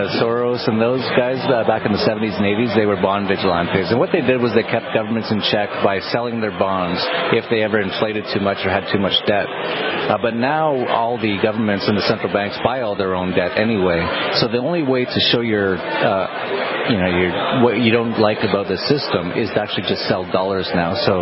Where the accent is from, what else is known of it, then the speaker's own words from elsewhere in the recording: Canada; Well, first of all, I'm from Canada originally